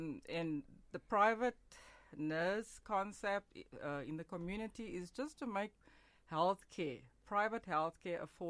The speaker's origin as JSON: {"language": "English", "town": "Johannesburg", "region": "Gauteng", "country": "South Africa", "tie": "born or raised there", "also_born_or_lived": "Rustenburg", "said": "Okay, I was born in Rustenburg. And then I went to high school in Westbury in Johannesburg."}